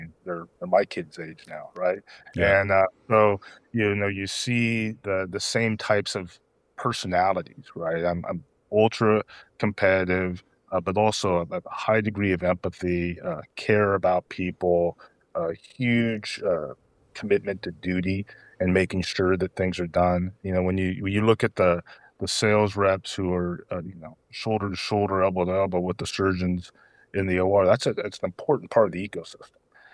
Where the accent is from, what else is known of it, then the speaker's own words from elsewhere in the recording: Oakdale, California, United States; So I grew up in Oakdale, California. I had no idea what medical device was at the time.